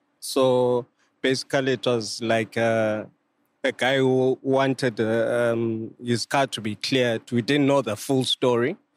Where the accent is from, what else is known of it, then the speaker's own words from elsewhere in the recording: Zimbabwe; Yeah, I'm from Zim.